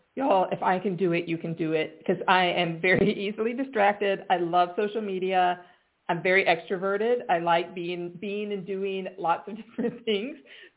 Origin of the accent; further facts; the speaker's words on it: United States; now in Ireland; I live in Ireland. My accent is not Irish. I am American.